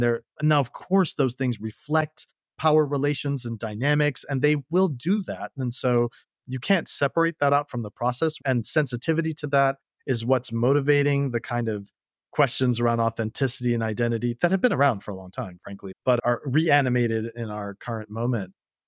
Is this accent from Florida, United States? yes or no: no; Slidell, Louisiana, United States; all of the anxiety and weird feelings I had about growing up in Louisiana and Slidell and what it meant to be from the South, but in the North, and then also being South Asian